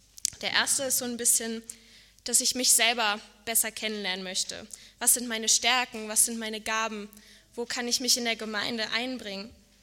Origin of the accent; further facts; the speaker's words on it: Hanover, Lower Saxony, Germany; Ich komme aus Hannover und gehe da schon mein ganzes Leben lang in die Gemeinde Fischerstraße.